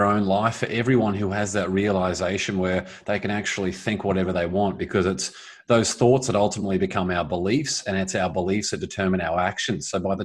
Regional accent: Brisbane, Queensland, Australia; I grew up in Brisbane, so I spent 10 years in financial planning there after university

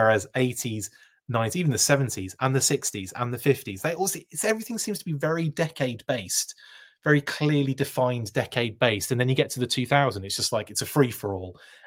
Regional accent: United Kingdom; I thought I'd have an edge by being British

